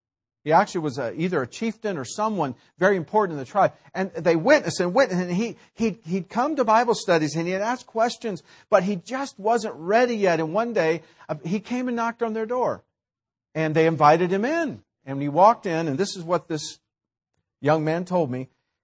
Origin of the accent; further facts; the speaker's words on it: United States; and I thank the Lord I'm from America.